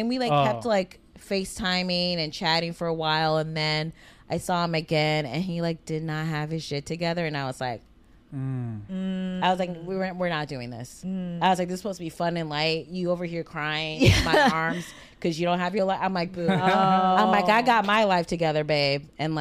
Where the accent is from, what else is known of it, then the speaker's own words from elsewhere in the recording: Midwest, United States; I'm from the Midwest.